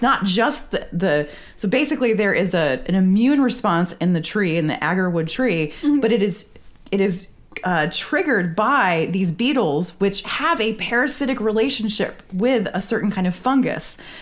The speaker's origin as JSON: {"language": "English", "region": "New England", "country": "United States", "tie": "born or raised there", "said": "I grew up in New England"}